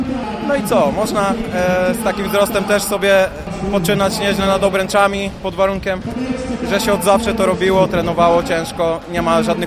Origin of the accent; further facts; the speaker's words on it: Gorzów Wielkopolski, Lubusz Voivodeship, Poland; Jestem z Gorzowa. Wróciłem tutaj po jakimś czasie, wyjeżdżałem tu i ówdzie. W każdym razie teraz jestem tutaj z powrotem